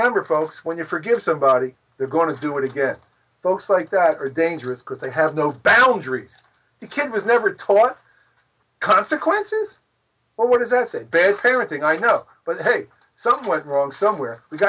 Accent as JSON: {"language": "English", "region": "Pennsylvania", "country": "United States", "tie": "born or raised there", "said": "like this guy in Pennsylvania, sad to say my home state"}